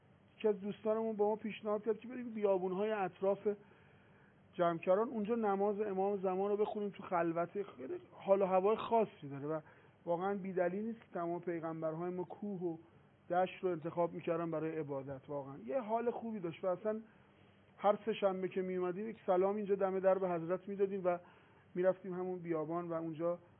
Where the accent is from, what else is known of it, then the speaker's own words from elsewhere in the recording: Tehran, Tehran Province, Iran; moved away; الان شاید بالای 50 خانوار از تهران اومدیم اینجا زندگی میکنیم، همه مجرد بودیم، ازدواج کردیم، اینجا زندگی تشکیل دادیم، بچه‌هامون دارن اینجا بزرگ میشن